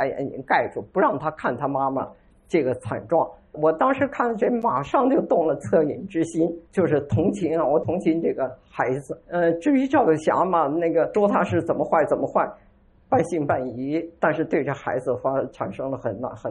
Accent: Huaibei, Anhui, China; 我家老家淮北，就是安徽的淮北

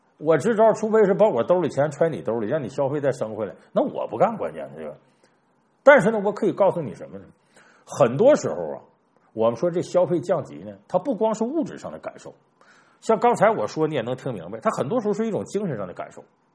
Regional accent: Northeast China, China; 我原来笑话我们东北人嘛，虚荣

